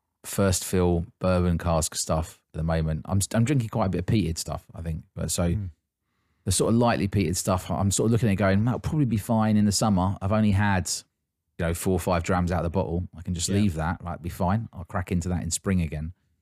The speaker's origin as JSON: {"language": "English", "region": "England", "country": "United Kingdom", "said": "I mean, being English, yeah. I don't celebrate it at all, really."}